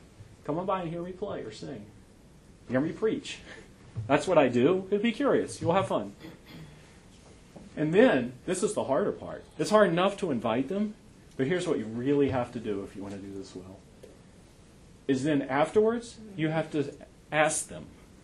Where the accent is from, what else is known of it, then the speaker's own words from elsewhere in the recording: New York, United States; partly because I'm a New Yorker and we're supposed to be cynical